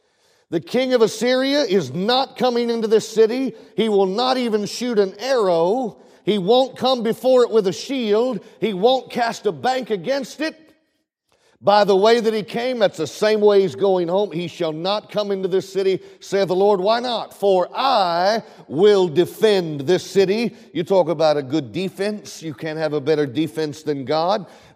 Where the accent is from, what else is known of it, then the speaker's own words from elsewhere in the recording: Illinois, United States; I come from Illinois.